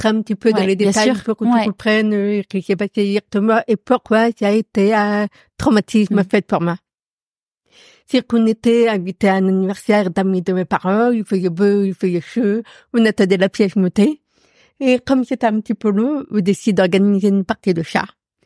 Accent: Paris, Île-de-France, France; mes parents se sont séparés quand j'avais 9 ans et j'ai passé le reste de mon enfance à Paris.

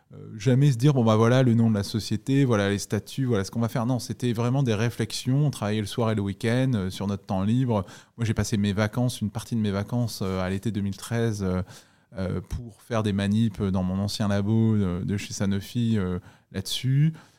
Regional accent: Pau, Nouvelle-Aquitaine, France; also born or lived in Africa; je viens de Pau parce que j'y ai passé mon lycée et ma prépa, mais en réalité, à 18 ans, j'avais passé la moitié de ma vie en Afrique. J'avais passé déjà 9 ans en Afrique en suivant mes parents

